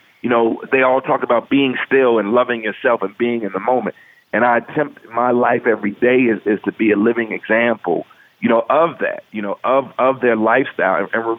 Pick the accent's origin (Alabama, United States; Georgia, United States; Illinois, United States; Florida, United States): Illinois, United States; Chicago; you're a New Yorker, I'm from Chicago.